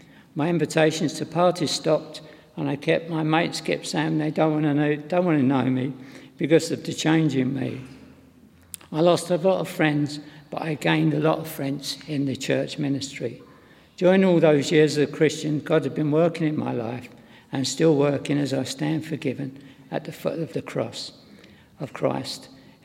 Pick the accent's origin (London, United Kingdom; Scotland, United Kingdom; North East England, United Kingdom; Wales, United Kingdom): London, United Kingdom; I was born and lived in South London, just off the old Kent Road.